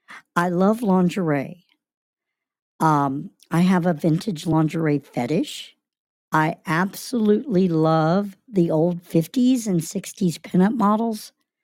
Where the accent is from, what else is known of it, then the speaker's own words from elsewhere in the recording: Florida Keys, Florida, United States; I grew up in Florida. I grew up down in the Keys, so I am very used to the heat down there.